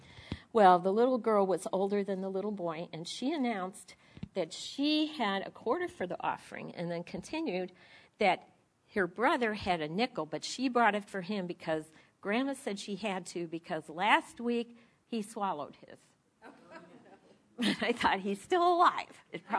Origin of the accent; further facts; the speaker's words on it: Chicago, Illinois, United States; I thought I was going to teach all these people stuff because I was from Chicago.